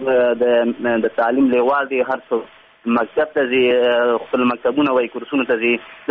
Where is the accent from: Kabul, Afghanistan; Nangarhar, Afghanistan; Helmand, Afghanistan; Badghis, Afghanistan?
Nangarhar, Afghanistan; Khewa; زه خپله د ننګرهار ولایت د خیوي ولسوالۍ څخه یم.